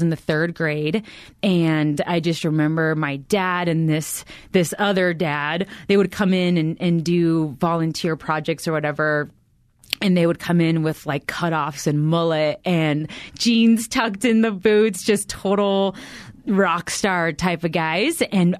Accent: Platteville, United States; And, you know, this was out in Platteville. I grew up in Platteville.

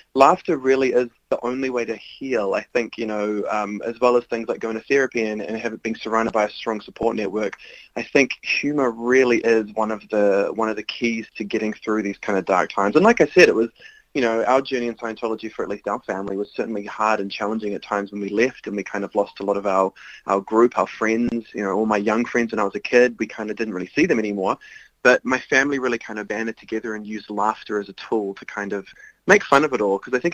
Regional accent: Auckland, New Zealand; I'm from Auckland, New Zealand, and my parents actually, they met and raised me and my sisters in Scientology. So they actually got together living in central Auckland in a Scientology villa full of young Scientologists in the 70s.

